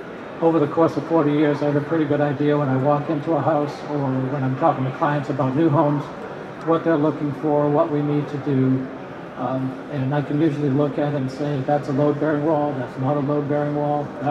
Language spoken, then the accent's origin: English; Nantucket, Massachusetts, United States; now in Charleston, United States; Where I grew up on Nantucket, you would build a $1 million house for a client